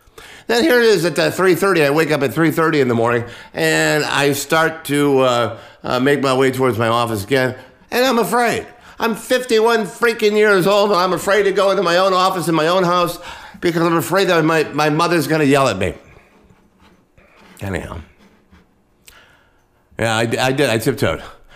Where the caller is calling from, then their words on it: West Palm Beach, Florida, United States; I come to you from West Palm Beach, Florida.